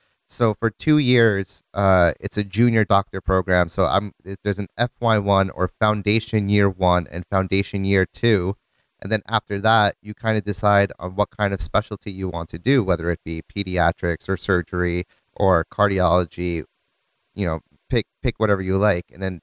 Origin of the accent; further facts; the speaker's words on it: New Jersey, United States; moved away as an adult; also born or lived in Poland; now in Scotland, United Kingdom; I was born and raised in New Jersey in the USA. And at the age of 22, I decided to go to medical school in Poland.